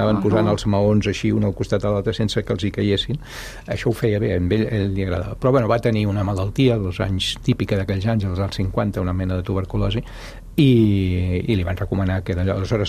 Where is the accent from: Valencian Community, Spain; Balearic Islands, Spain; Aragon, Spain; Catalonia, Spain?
Catalonia, Spain; Sant Just Desvern; born there; jo vaig néixer a casa a Sant Just.